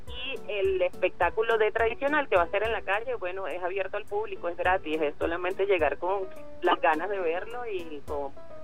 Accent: Venezuela; es una reivindicación de nuestras raíces y de nuestra idiosincrasia como venezolanos y de nuestras culturas

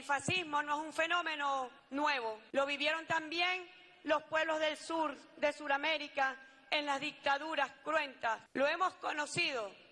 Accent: Venezuela; lo digo con humildad como venezolana

